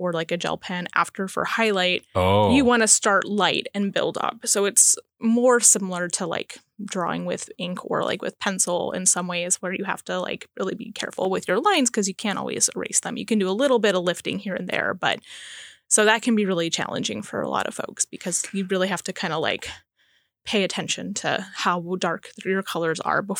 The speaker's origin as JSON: {"language": "English", "region": "Alaska", "country": "United States", "tie": "born or raised there", "said": "compared to like where I grew up in the Mat-Su, where they're still very large and tall"}